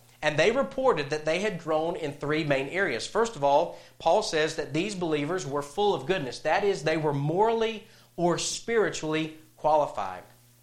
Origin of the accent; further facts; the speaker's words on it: North Carolina, United States; or in my home state of North Carolina, or where we currently reside and serve Jesus in South Carolina.